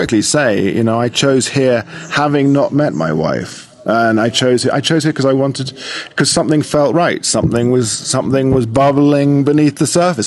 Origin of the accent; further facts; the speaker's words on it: London, United Kingdom; I am a Londoner. I was born and raised there.